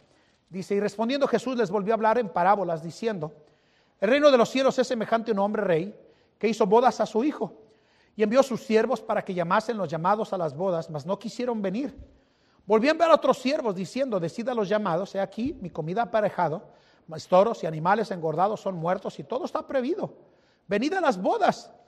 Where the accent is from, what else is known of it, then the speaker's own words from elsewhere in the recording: Mexico; señor, ni costeño soy, soy mexicano.